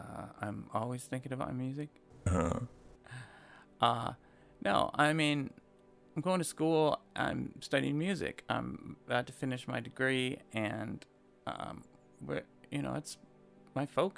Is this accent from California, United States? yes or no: yes; California, United States; I'm from a little town up in the foothills in San Gabriel Valley.